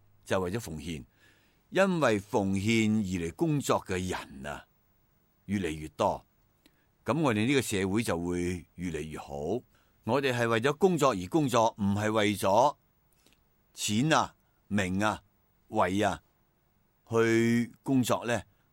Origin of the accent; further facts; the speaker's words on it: China; 只有我们中国人因为宗教的信仰淡薄，所以呢有这种态度。